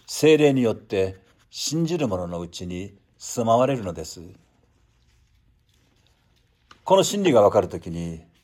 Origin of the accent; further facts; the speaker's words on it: Nagasaki, Japan; 私の生まれ故郷の長崎に永井隆という方がいらっしゃいました。